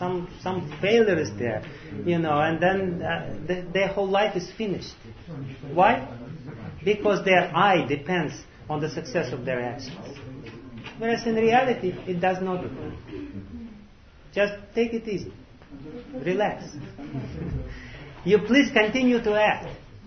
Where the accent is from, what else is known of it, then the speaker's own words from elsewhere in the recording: Russia; We are in Germany, you know, we should be right in time. You know, and I'm from Russia.